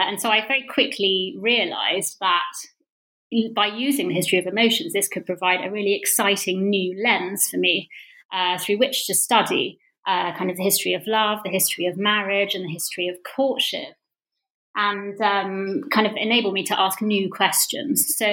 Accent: East of England, United Kingdom; I grew up in Bedfordshire.

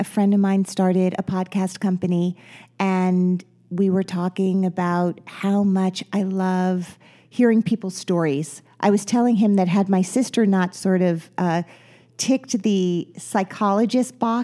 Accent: Teaneck, New Jersey, United States; I grew up in Teaneck, New Jersey.

